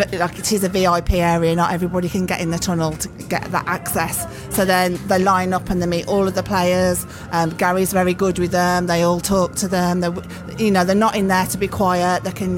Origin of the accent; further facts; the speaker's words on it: Cannock, West Midlands, United Kingdom; Well, we're local people ourselves. We come from Cannock, so we're local people.